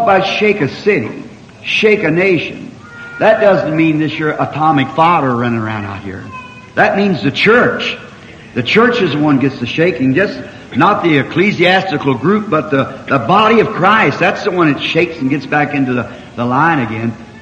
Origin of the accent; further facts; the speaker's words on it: New York, United States; Said, years ago I come from New York here to see Chicago shook.